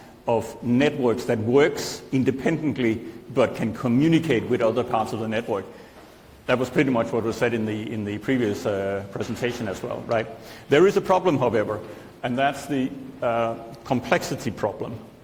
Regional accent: Denmark; but they're Danish. I'm from Denmark.

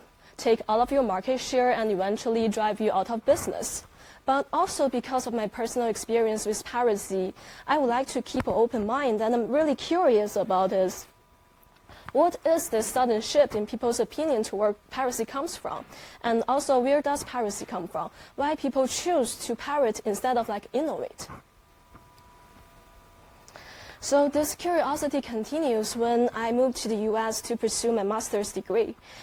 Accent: China; English is a second language; the ones that I used growing up in China.

